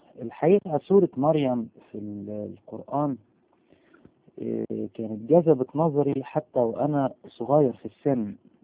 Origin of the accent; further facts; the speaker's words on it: Upper Egypt, Egypt; فأنا يعني أصلا من الصعيد وكان عندنا نخل كتير